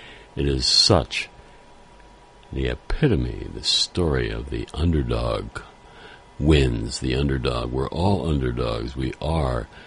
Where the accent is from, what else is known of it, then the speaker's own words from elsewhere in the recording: Philadelphia, Pennsylvania, United States; I'm from Philadelphia. I am from Northeast Philadelphia, not South Philadelphia, but everything counts in Philadelphia.